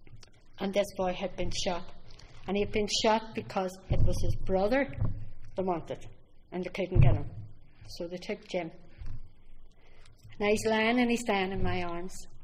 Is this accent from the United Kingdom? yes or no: yes; Belfast, Northern Ireland, United Kingdom; because I came from West Belfast, the lower West Belfast